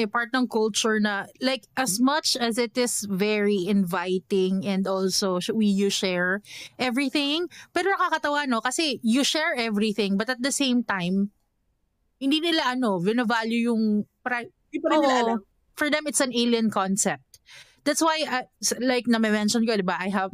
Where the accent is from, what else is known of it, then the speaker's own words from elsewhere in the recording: Manila, Metro Manila, Philippines; Of course, we grew up in Manila. And I grew up in that kind of concept.